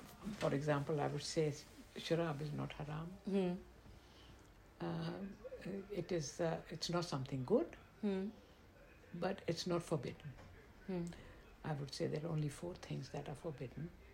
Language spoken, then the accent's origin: English; Lahore, Punjab, Pakistan; We grew up in Lahore, and I would read the Quran in English.